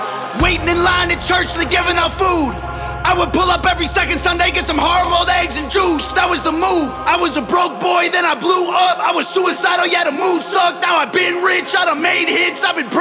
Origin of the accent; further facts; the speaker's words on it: Canada; now in United States; Guess it's a problem because I'm Canadian. I live in the States.